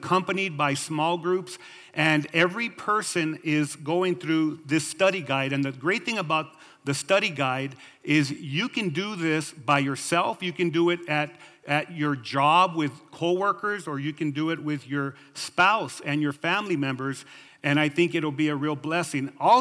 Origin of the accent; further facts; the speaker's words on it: Mexico; I'm Mexican, but Mexicans, you need to understand that you're half Spaniard and half Indian. And I'm from Chinatown